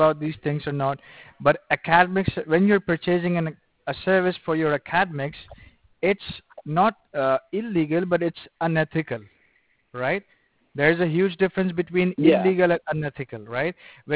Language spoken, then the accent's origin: English; Sri Lanka; English is a second language; moved away as an adult; now in United States; I'm not from Middle East, neither from India. I'm from Sri Lanka, you know. I just had a brought up, you know, in Sri Lanka, but I migrated to U.S. Probably 7 years ago.